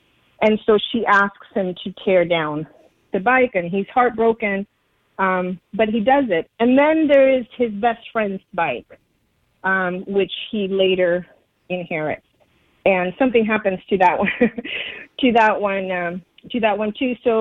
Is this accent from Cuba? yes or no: yes; Cuba; now in United States; I grew up in Cuba. And so we didn't arrive in the United States until 1981.